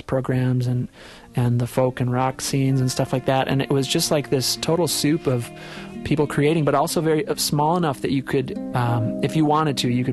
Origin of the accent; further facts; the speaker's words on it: Amery, Wisconsin, United States; Yeah, like you said, I grew up in Amory, Wisconsin, which is a little town, and there isn't really a tradition of kids making bands for as long as I can remember.